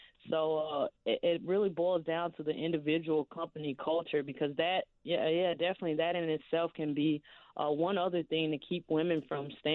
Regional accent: St. Louis, Missouri, United States; now in Chicago, United States; I absolutely love going out to schools, local Chicago schools, and I'm actually from St. Louis.

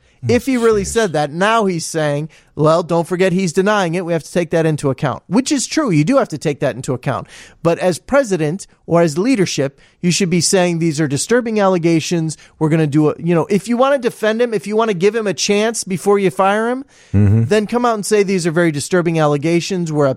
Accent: Munster, Indiana, United States; our emergency closing center would include where I grew up in Munster, Indiana.

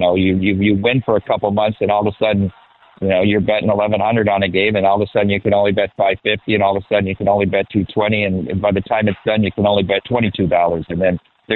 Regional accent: Iowa, United States; I like to see snow. I'm from Iowa, so we're here at the Union Station Hotel

